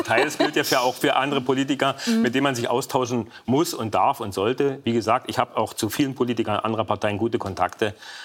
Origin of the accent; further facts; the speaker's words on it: Saxony, Germany; now in Berlin, Germany; Und ich freue mich, wenn ich die Einfahrt zum Landkreis Görlitz sehe, Weißwasser und auch Sachsen, die Sachsenfahne sehe und nach Niederschlesien zurückkomme